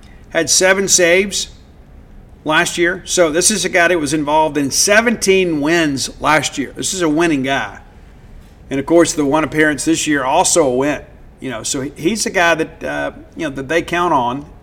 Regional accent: Mississippi, United States; I know growing up in South Mississippi, when I was around that fan base a lot and when they were winning, it was difficult, right?

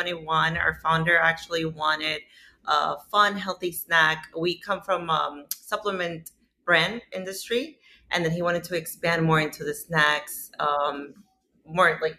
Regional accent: Venezuela; now in United States; I'm from Venezuela.

